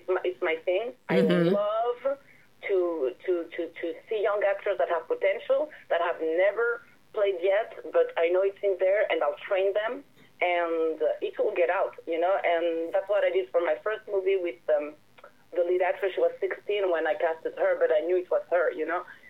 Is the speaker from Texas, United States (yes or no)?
yes; Texas, United States; I'm from Texas. Oh, my. I'm even from Texas.